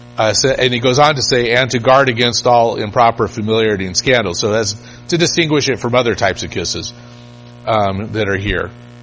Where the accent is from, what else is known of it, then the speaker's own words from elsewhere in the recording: United States; I grew up in America. I'm influenced by American culture.